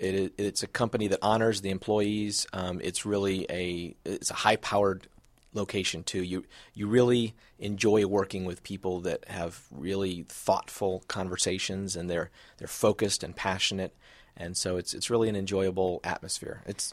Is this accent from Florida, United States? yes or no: yes; Florida, United States; also born or lived in Michigan; now in Atlanta, United States; I'm not a native. I came from the South, which is really by way of the North, by way of the South kind of a thing. I was born in Michigan, lived in Florida the bulk of my life.